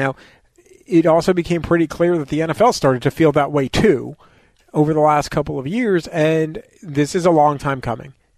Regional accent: New York, United States; I grew up in New York.

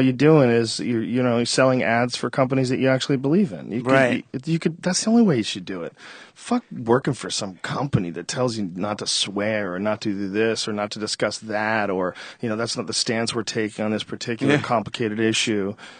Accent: Boston, Massachusetts, United States; born or raised there

